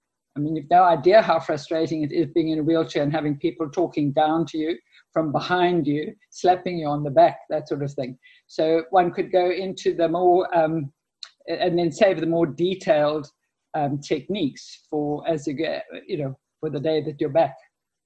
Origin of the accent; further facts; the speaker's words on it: Cape Town, Western Cape, South Africa; I'm a physio from Cape Town, South Africa